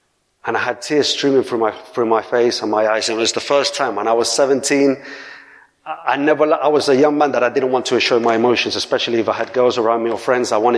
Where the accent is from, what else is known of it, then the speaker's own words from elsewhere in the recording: Colombia; I met people from my country. I was from Colombia.